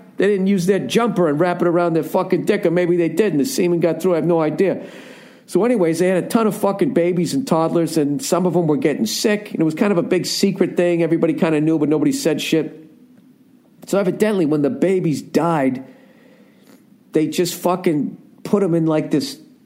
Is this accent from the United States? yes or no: no; Ireland; I'm an Irish guy and I want to have a fucking drink or some shit.